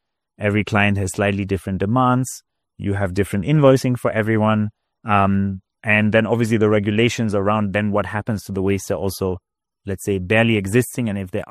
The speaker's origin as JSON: {"language": "English", "country": "Kenya", "tie": "born or raised there", "said": "So I grew up in Kenya as a child, then came back after studying"}